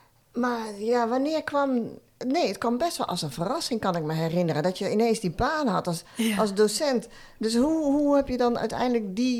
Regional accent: Breda, North Brabant, Netherlands; born there; Oh, weet je waar ik geboren ben?

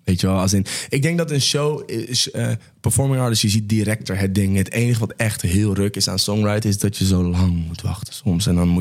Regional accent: Netherlands; En ik ben gewoon een Nederlander.

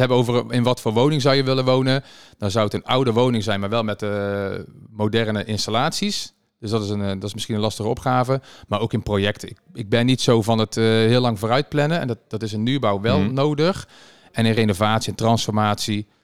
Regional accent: North Brabant, Netherlands; now in Amstelveen, Netherlands; ik ben opgegroeid in Brabant, dus echt heel vrij in een klein dorpje. Nu in Amstelveen, vlakbij het Amsterdamse Bos, is ook lekker in het groen.

